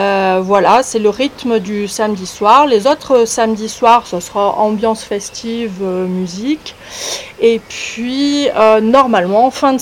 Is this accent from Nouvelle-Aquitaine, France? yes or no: no; Auvergne-Rhône-Alpes, France; Et nous, ben, on est de Haute-Loire, on est d'ici.